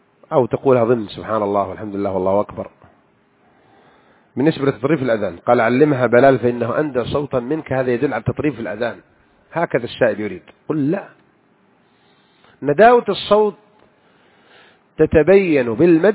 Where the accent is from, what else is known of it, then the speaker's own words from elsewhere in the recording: Mecca, Makkah Province, Saudi Arabia; كنت وأنا صغير بمكة أشوفهم ينصبون المراجيح كم يوم في العيد 3 أيام